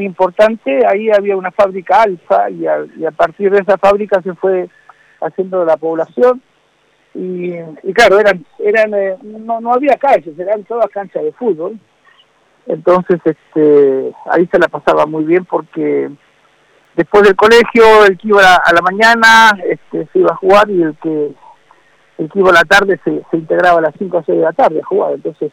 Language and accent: Spanish; Morón, Buenos Aires Province, Argentina; en realidad yo nací en Morón, que es al lado, ¿no?